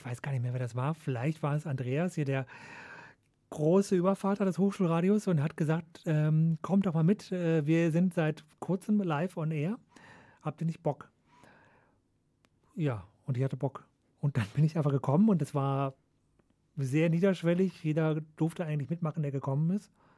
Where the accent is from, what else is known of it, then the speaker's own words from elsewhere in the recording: Düsseldorf, North Rhine-Westphalia, Germany; Das kann man als Düsseldorfer kaum vermeiden.